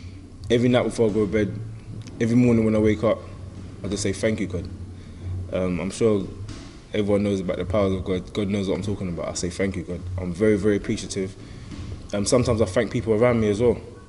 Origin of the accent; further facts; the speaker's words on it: London, United Kingdom; I'm from East London.